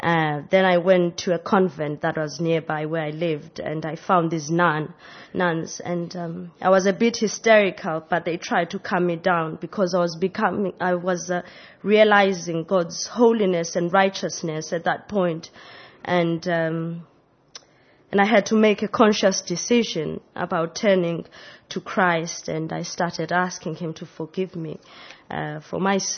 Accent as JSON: {"language": "English", "country": "South Africa", "tie": "born or raised there", "said": "I was born in South Africa and grew up with my mother, who isn't Christian."}